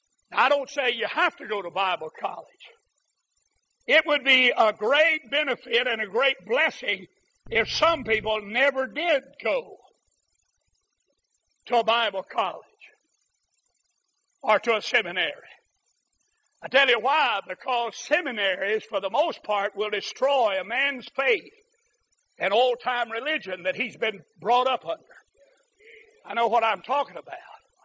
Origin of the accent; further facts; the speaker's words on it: Greensboro, North Carolina, United States; from Greensboro, North Carolina.